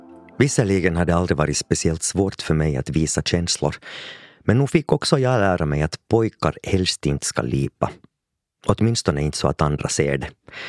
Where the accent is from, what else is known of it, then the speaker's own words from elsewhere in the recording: Finland; Inte så där som när det är stor rea hemma i Finland.